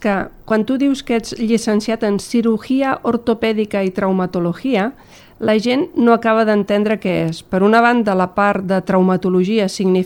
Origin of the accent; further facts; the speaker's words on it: Alcover, Catalonia, Spain; Per la gent d'Alcover mai seré la doctora